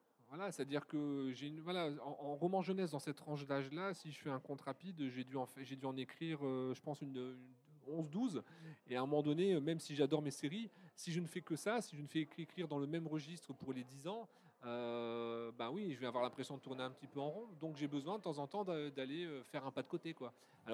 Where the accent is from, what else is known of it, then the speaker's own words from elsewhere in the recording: Dunkirk, Hauts-de-France, France; je suis écrivain, ancien professeur de français dans la région, puisque je suis originaire de Dunkerque.